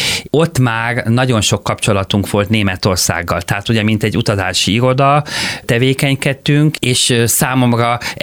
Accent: Hungary; képviselhetem magyarként Magyarországon. Ennek ugye nagyon sok előnye van, hogy én hazai ember vagyok

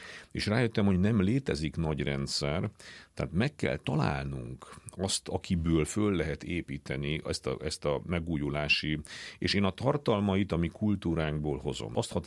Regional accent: Transylvania, Romania; egy olyan családból származok, ugye Erdélyből, ahol vidéki értelmiségiek voltak az én felmenőim, tehát kis falvakban voltak tanítók

